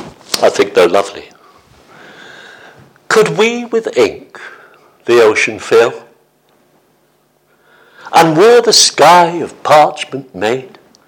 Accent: Worcester, West Midlands, United Kingdom; I come from Worcester.

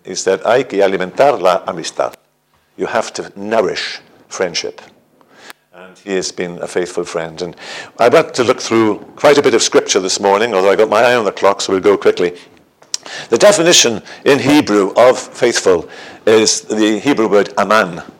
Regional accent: Wales, United Kingdom; accent: Welsh; We, as you may know, I'm Welsh for my accent

